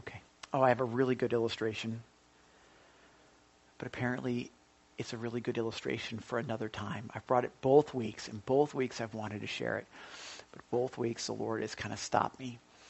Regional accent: United States; Listen, I'm very proud to be an American. I'm very thankful for being American.

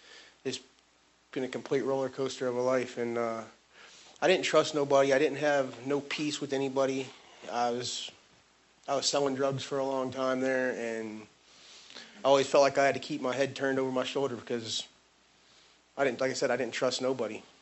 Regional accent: Northport, Florida, United States; I'm from Northport, Florida. I'm 27 years old

